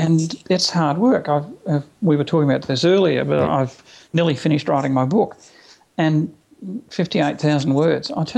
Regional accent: Toowoomba, Queensland, Australia; And I said, oh, I'm from Toowoomba.

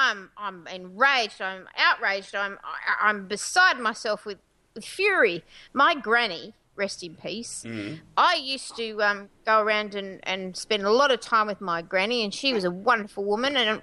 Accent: Australia; I don't know what the NHS is really as an Australian

